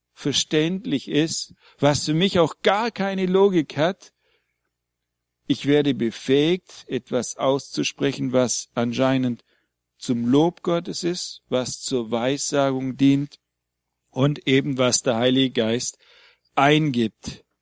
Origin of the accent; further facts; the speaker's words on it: Baden-Württemberg, Germany; accent: Swabian; first language Swabian; Wie bei mir ist ja Deutsch Zweitsprache. Meine Erstsprache ist Schwäbisch. Und wenn ich hier rede, rede ich in einer Fremdsprache.